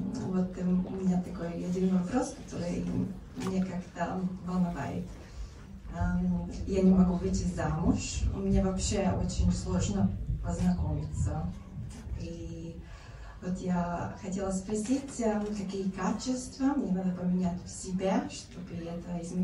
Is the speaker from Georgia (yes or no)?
no; Riga, Latvia; now in Trieste, Italy; Я из Риги, но я живу в Тресте, в Италии.